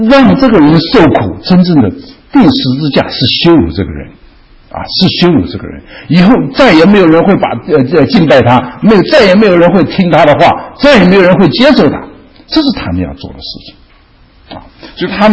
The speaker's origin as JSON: {"language": "Chinese", "country": "China", "said": "而是说像我们中国人所说的转战转移阵地转移阵地"}